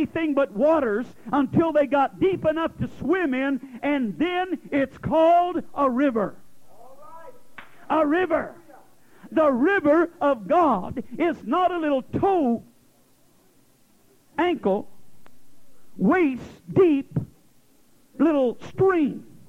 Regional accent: Oklahoma, United States; Hey, I like that Southern talk. I love it. I'm a Southerner myself from Oklahoma.

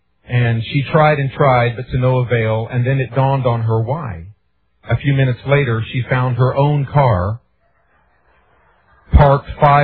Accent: Illinois, United States; born there; now in California, United States; I was born in Southern Illinois and have been to California the last 11 years

